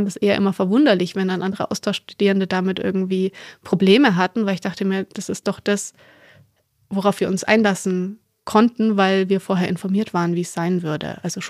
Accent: Bavaria, Germany; also born or lived in Hanover; Gut, jetzt bin ich in Hannover geboren, aber habe eben doch seit meinem dritten Lebensjahr immer in Bayern gelebt.

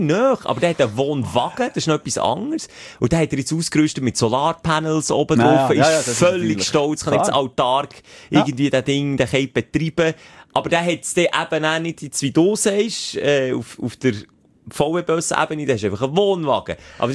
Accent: Gümmen, Bern, Switzerland; Also jetzt Gümmen, wo ich aufgewachsen bin, auch Baggersee gehabt.

